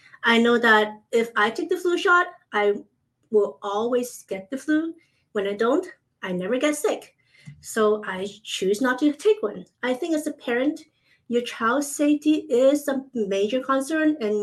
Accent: Hong Kong; I grew up in Hong Kong

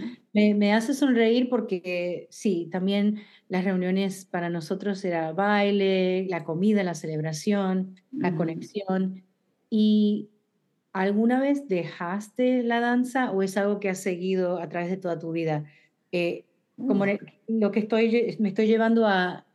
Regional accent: United States; estábamos hablando las dos que crecimos aquí en Estados Unidos

